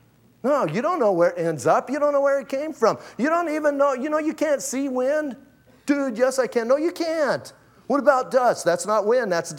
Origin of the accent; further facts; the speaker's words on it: Bisbee, Arizona, United States; Remember, I am originally from Bisbee.